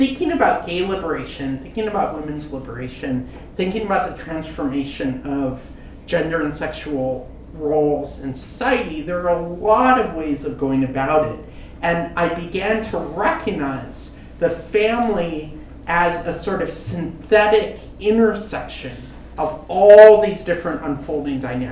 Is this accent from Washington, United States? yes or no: no; Eugene, Oregon, United States; I grew up here in Eugene, Oregon. This is where I'm from.